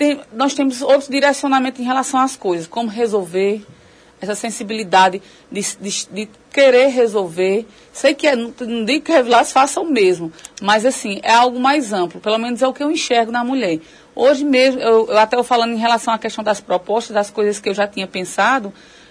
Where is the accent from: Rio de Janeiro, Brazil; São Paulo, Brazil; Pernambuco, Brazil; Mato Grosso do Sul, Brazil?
Pernambuco, Brazil; Lagoa do Barro; até porque nasci e moro na Lagoa do Barro, desde sempre.